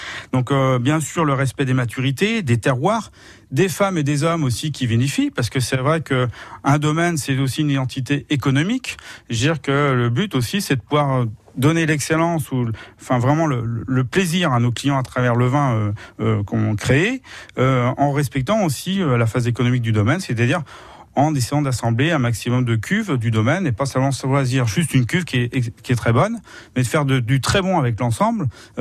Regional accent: Nantes, Pays de la Loire, France; c'est vrai qu'on est nantais, et donc c'est normal qu'on soit aussi un peu un porte-drapeau de notre vignoble, parce que nous en plus, nous sommes au cœur du vignoble

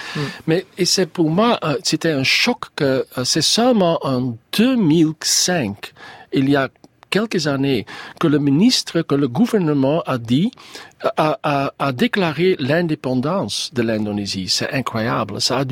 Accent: Flanders, Belgium; Moi, je suis belge, mais je suis aussi flamand. Moi, je suis aussi cosmopolitain.

